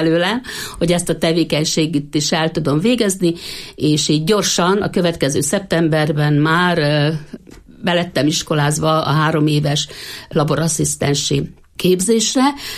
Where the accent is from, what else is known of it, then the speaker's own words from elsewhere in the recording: Istenmezeje, Heves, Hungary; Hát 1956-ban születtem, Istenmezején, az egy szederkényi pusztá tartozik hozzá, egy nagyon pici kis 200 fős lelket számláló kis település. A szüleim végül is a egyetlen szatócsboltot, mindenesboltot üzemeltettek ott a faluba.